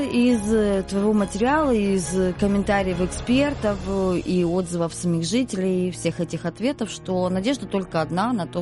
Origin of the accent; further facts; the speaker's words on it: Zaporizhzhia, Zaporizhzhia Oblast, Ukraine; Я человек из Запорожья.